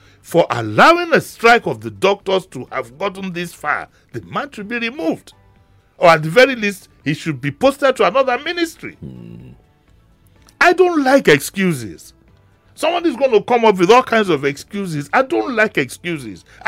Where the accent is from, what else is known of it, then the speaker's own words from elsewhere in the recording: Nigeria; These are the little things that still give me pride as a Nigerian.